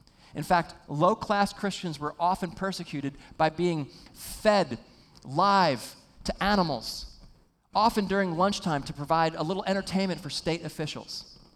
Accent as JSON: {"language": "English", "region": "East Coast", "country": "United States", "said": "Now, I'm from the East Coast outside of New York City"}